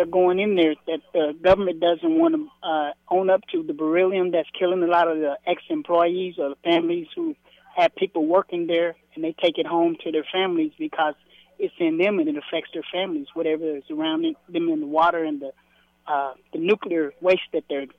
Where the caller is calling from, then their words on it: Kansas City, Missouri, United States; I'm in South Kansas City.